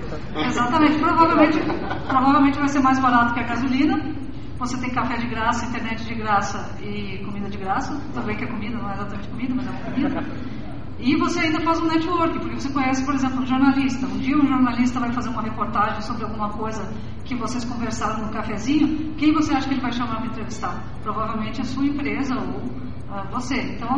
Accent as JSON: {"language": "Portuguese", "town": "Soledade", "region": "Rio Grande do Sul", "country": "Brazil", "tie": "born there", "said": "em uma grande cidade que tem no Rio Grande do Sul, onde eu nasci, chamada Soledade"}